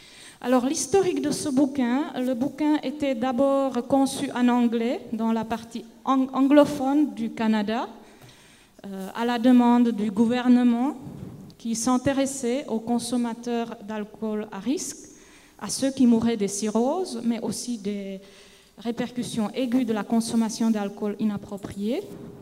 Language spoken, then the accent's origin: French; Geneva, Switzerland; Je viens de Genève